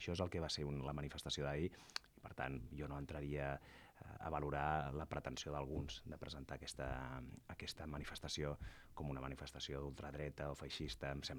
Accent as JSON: {"language": "Catalan", "region": "Catalonia", "country": "Spain", "said": "consideren que els catalans que no som nacionalistes som menys catalans"}